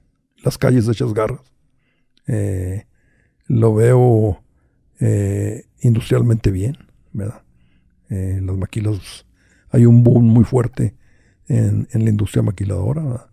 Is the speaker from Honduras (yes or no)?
no; Mexico; deberíamos tener el derecho como mexicanos de tener lo suficiente